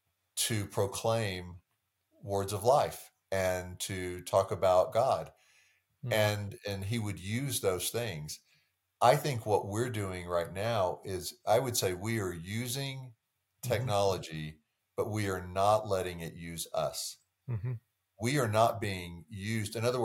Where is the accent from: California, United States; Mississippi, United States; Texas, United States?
Texas, United States; I grew up in Texas.